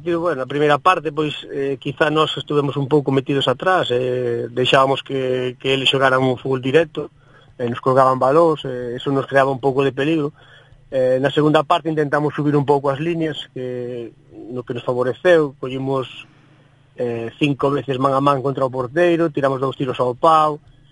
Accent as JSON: {"language": "Galician", "town": "Barallobre", "region": "Galicia", "country": "Spain", "said": "para a xente que somos de Barallobre"}